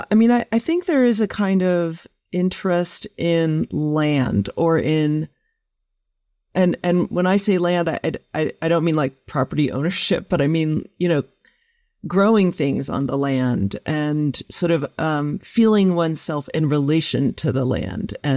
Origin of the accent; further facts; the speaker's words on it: Boston, Massachusetts, United States; also born or lived in New York; now in Denver, United States; but I was born in Boston and have lived most of my, you know, all my childhood, most of my young adult life in Boston and New York.